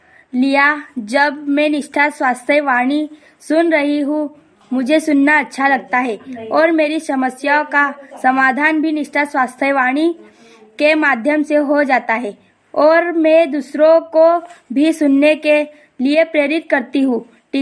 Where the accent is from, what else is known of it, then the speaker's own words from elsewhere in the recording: Dulha, India; मैं ग्राम डुल्हा से हूँ।